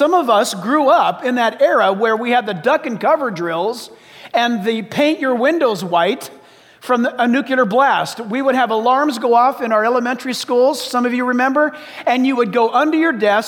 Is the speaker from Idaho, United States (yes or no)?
no; San Diego, California, United States; also born or lived in Orange County; I grew up in San Diego and in Orange County